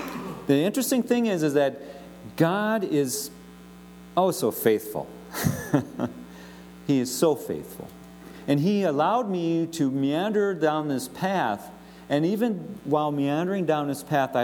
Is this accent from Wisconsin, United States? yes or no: yes; Green Bay, Wisconsin, United States; everyone knows that we're the people from Green Bay, Wisconsin that have just come down special to just experience this retreat.